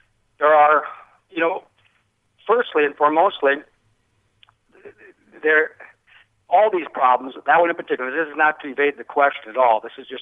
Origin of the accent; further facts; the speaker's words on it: Bemidji, Minnesota, United States; I grew up in Bemidji, came here with my family when I was 4 years old. At that time, Bemidji was a smaller, simpler community.